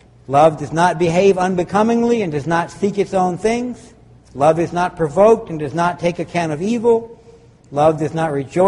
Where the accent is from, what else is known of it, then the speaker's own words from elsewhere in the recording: Louisiana, United States; You know, in the Civil War, I come from Louisiana. My relatives were, from that part of the country.